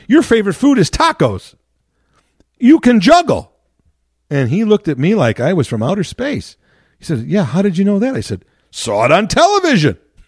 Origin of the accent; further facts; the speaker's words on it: Chicago, Illinois, United States; And I said, Chicago. And he said, you're from Chicago? You drove from Chicago here?